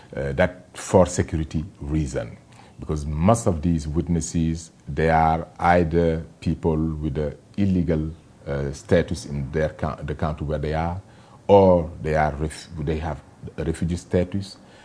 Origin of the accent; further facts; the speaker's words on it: Dakar, Senegal; born there; English is a second language; I was born in Dakar, the capital of Senegal, which is a French-speaking country.